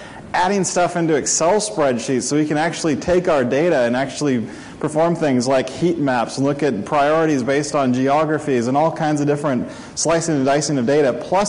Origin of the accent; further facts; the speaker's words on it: United States; I'm from the Office product team. As you can tell from my voice and my funny accent, I do come from the United States in the Redmond corporate office.